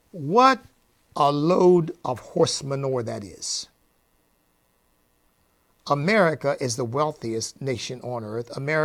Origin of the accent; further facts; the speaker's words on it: United States; But I don't want to live in Israel. I'm an American.